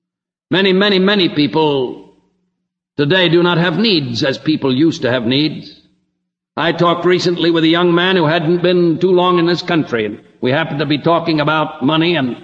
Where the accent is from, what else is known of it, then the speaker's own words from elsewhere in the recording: California, United States; And I was brought up in California, and there weren't 2 miles of paved road in the whole state.